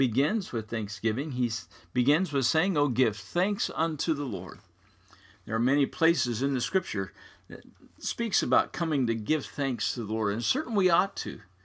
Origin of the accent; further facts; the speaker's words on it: Midwest, United States; now in Florida, United States; I grew up in the Midwest, and of course by this time it was beginning to get cold. Here in Florida, not so much.